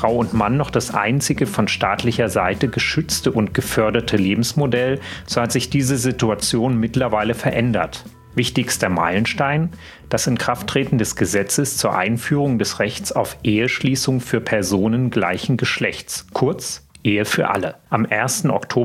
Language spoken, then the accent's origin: German; Leipzig, Saxony, Germany; ich komme aus Leipzig und sitze hier im Studio